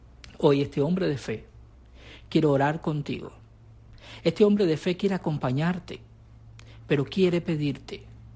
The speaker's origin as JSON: {"language": "Spanish", "country": "Cuba", "said": "como cubanos y como cubanas"}